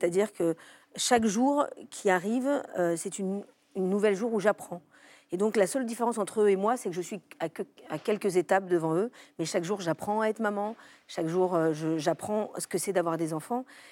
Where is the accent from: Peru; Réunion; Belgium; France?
Peru; Andes; Moi, j'ai grandi au Pérou. Et c'était ça mon urgence aussi. C'est-à-dire que moi, j'ai grandi. Ma famille vient des Andes. J'ai vécu dans les Andes, dans la jungle.